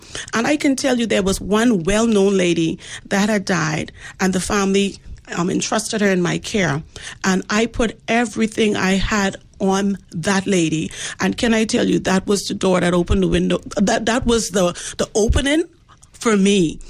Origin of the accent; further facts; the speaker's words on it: Crown Haven, Abaco, Bahamas; I hail all the way from Crown Haven, Abaco. And may I add, that's the last point in the north where you go to take a ferry over to Grand Bahama.